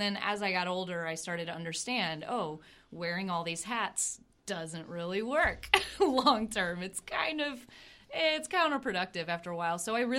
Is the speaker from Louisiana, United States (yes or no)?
yes; Shreveport, Louisiana, United States; Oh, I grew up in Shreveport, Louisiana.